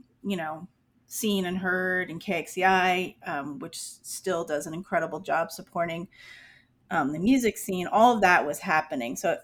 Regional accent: New York City, New York, United States; born there; also born or lived in East Coast / Bay Area; now in Tucson, United States; I was born in New York City and I lived in the East Coast for a while. I lived in the Bay Area for a while and ended up here in, I guess, the early 2000s

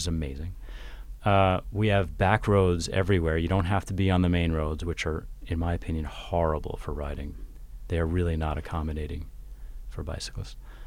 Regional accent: New York, United States; I used to be a racing cyclist, and I lived in New York. I'm from New York. Originally.

